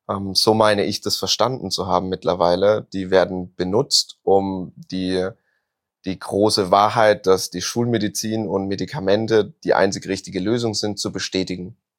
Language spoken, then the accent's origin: German; Karlsruhe, Baden-Württemberg, Germany; Also ich habe noch nie Karlsruhe verlassen oder da irgendwie von da, wo ich herkomme.